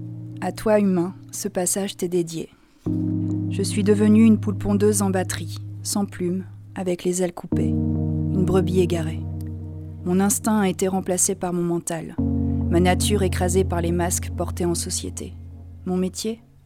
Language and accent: French; Lille, Hauts-de-France, France; born there; J'ai 35 ans. Je suis née à Lille, à Oisem, donc un quartier populaire de Lille.